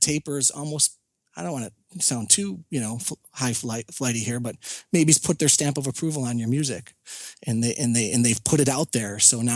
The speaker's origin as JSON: {"language": "English", "town": "Buffalo", "region": "New York", "country": "United States", "said": "I'm from Buffalo, New York, so shameless plug."}